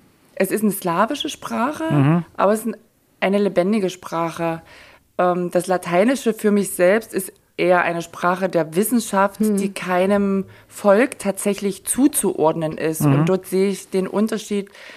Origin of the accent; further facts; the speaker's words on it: Lusatia, Germany; born there; Ich bin gebürtige Sorbin, genau.